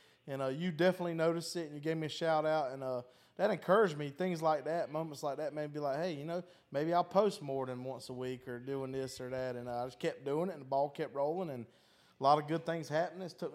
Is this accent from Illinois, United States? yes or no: no; South Carolina, United States; So in Charleston, I'm from South Carolina.